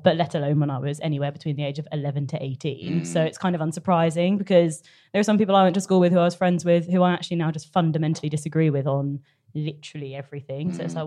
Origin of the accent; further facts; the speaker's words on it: South West England, United Kingdom; like, I'm from North Cornwall, so it is not people's vote central.